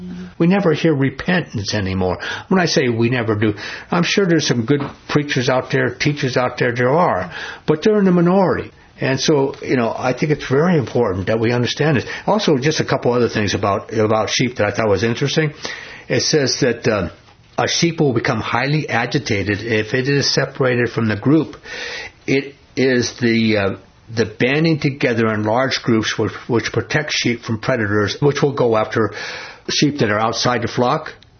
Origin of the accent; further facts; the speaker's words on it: New York City, New York, United States; born there; Now, I don't know nothing about sheep, man. I was born in New York City.